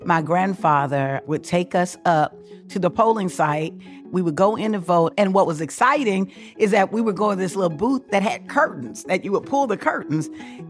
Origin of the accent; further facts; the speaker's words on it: Mobile, Alabama, United States; You know, my first memory of voting was with my grandmother in Mobile … I was her baby. I mean, she raised me. I am a grandmama's baby.